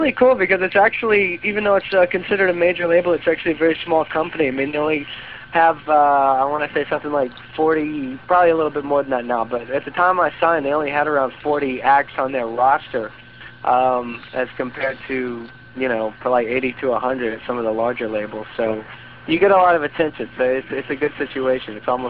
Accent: Long Island, New York, United States; I'm originally from Long Island, down the way.

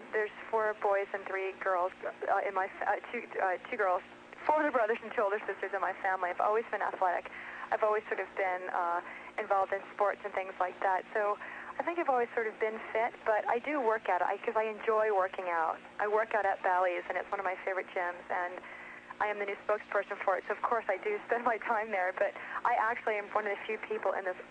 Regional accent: Massachusetts, United States; I am from Massachusetts, and you'd think they'd be very supportive and happy

